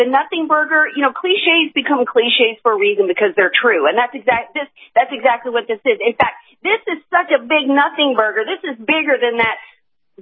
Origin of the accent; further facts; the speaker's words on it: the South, United States; I grew up in the South, baby. I water skied and did my thing at the bayou. Okay. So I never took up surfing after I moved out here.